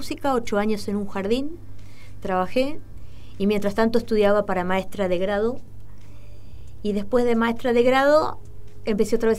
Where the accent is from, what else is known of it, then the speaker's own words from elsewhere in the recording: General Rodríguez, Buenos Aires Province, Argentina; Mira, yo nací acá en General Rodríguez, uh-huh. en la clínica que está acá. Uh-huh. Y me crié los tres primeros años